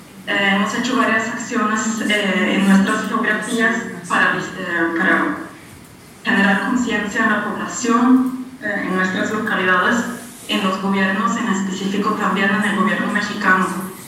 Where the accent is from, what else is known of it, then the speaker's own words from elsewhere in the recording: Norway; soy de Noruega